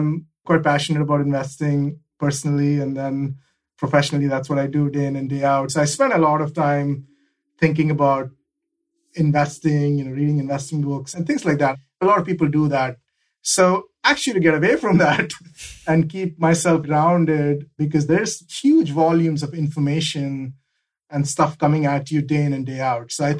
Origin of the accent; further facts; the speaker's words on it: India; moved away as an adult; now in United States; I grew up in India. I moved to the States in the late 90s to actually do a master's in engineering at University of Virginia.